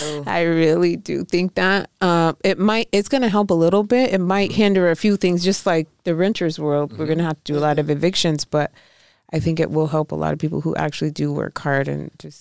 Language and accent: English; Brazil; And yes, I'm from Brazil, too.